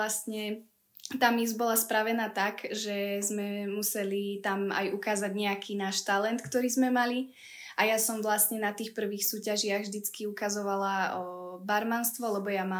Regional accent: Žiar nad Hronom, Banská Bystrica Region, Slovakia; Potom bolo vlastne kolo, že všetky stredné školy u nás v Žiari, tam som sa tiež umiestnila

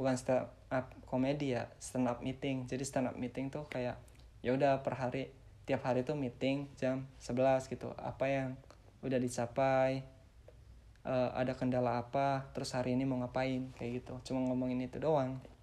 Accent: Indramayu, West Java, Indonesia; gue sekarang itu di Indramayu, di kampung gue gitu. Sebelum itu gue pulang udah dari tanggal 20 Maret 2020.

